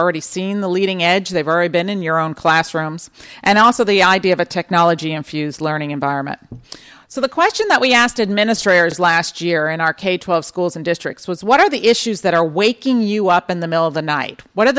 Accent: California, United States; and I'm from California, so we talk in terms of seismic and faults.

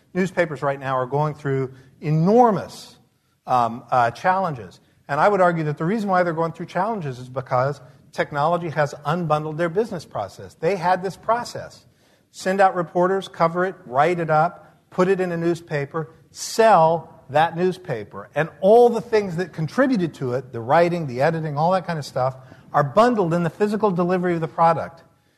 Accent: the South, United States; I grew up in the South, so that meant that after we finished banking, we went out for barbecue.

